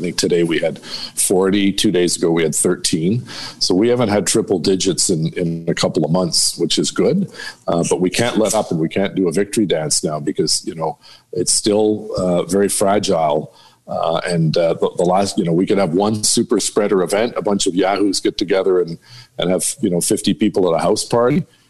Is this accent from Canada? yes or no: yes; Quebec, Canada; because I grew up in the Laurentians in Quebec skiing